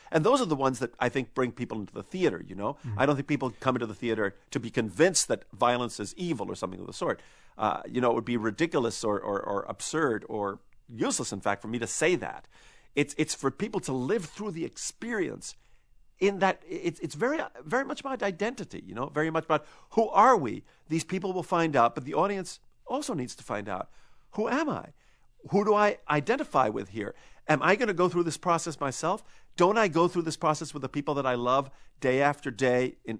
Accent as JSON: {"language": "English", "region": "New York", "country": "United States", "accent": "New York", "said": "with my people from North Carolina, I've made this my home in spite of my New York accent, you know. And si hablar en castellano, if I spoke in Spanish, it was my Chilean accent. I'm from far away, and yet this is my home."}